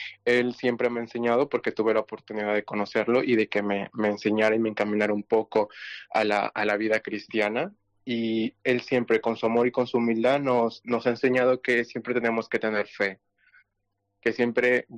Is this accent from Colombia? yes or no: no; Chiclayo, Lambayeque, Peru; Chiclayo, de la ciudad de donde yo vengo